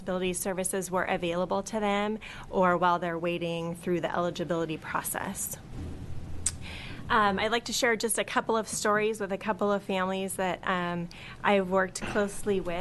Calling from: Bend, Oregon, United States; I come to you today from Sunny Bend.

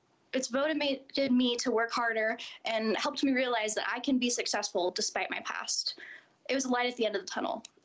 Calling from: Oregon, United States; I am a senior in high school, and I'm calling from Southern Oregon on behalf of all lower-income, underprivileged, and underrepresented students in the state.

